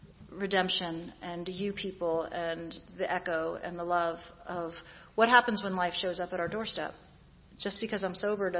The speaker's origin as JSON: {"language": "English", "town": "Dunwoody", "region": "Georgia", "country": "United States", "said": "See, I'm from Dunwoody."}